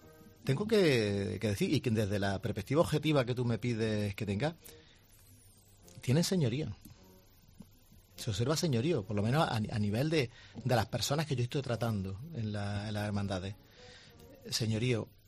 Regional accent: Córdoba, Andalusia, Spain; now in Seville, Spain; yo provengo de Córdoba.

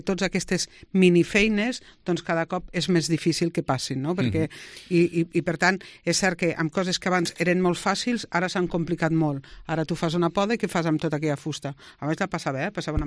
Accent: Lleida, Catalonia, Spain; som gent de Lleida

